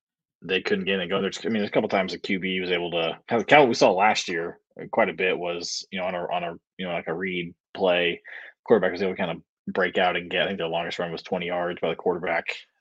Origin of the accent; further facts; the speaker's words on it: Indiana, United States; it was just something growing up in Northern Indiana about Notre Dame week.